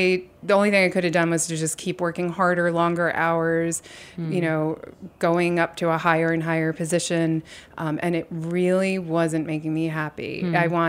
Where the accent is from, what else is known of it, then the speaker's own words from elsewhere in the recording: New York, United States; born there; I was born on Bleecker Street.